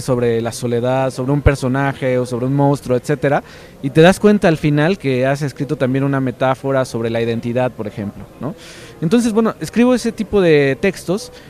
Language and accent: Spanish; Cuernavaca, Morelos, Mexico; born there; Nací en Cuernavaca, orgullosamente cuernavacense, morelense.